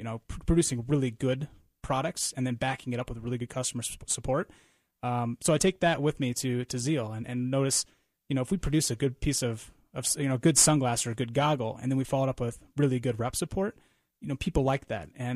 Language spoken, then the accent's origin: English; Illinois, United States; Well, you know, luckily, I grew up in Illinois, and Maui Jim's distribution and lab was right down the road.